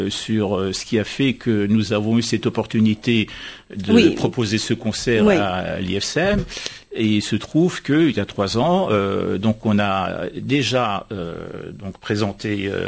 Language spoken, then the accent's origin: French; Razavi Khorasan, Iran; c'est ma ville natale, et en même temps, je disais, c'est un territoire sacré